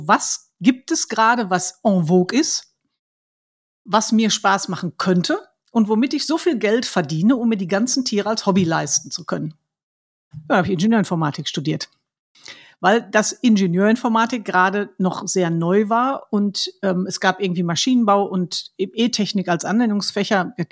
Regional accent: North Rhine-Westphalia, Germany; Ich bin im Ruhrgebiet aufgewachsen.

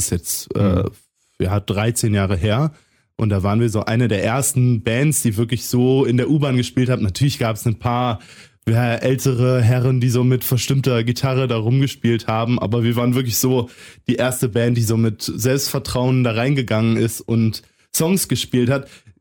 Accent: Berlin, Germany; Ich komme aus Berlin

